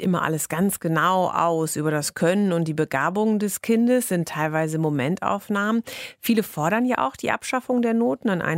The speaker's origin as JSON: {"language": "German", "town": "Bochum", "region": "North Rhine-Westphalia", "country": "Germany", "said": "Also ich meine, ich komme da fast her aus Bochum."}